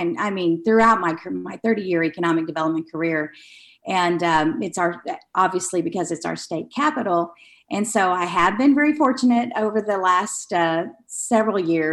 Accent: Dalhart, Texas, United States; And I am from Dalhart, Texas, which is also in the Texas Panhandle. And so I was raised in a rural community.

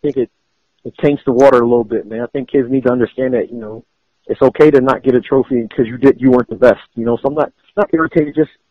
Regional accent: New Jersey, United States; also born or lived in Philadelphia; Then we moved to South Jersey from Philadelphia and couldn't find football there

